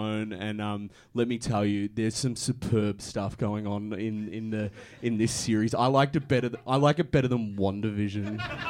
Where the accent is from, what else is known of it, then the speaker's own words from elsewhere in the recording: Sebastopol, Victoria, Australia; I'm actually from Sebastopol, which is which is about 10 minutes out of Ballarat. I say Ballarat to make it clearer to people, but I'm from Sebastopol.